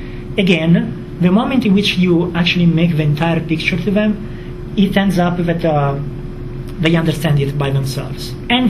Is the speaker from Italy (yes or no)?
yes; Camogli, Liguria, Italy; English is a second language; My city is Camoglie, that is a small fishing town in the north coast. But this one is the main city, is Zurna. It's in the Genoa slang.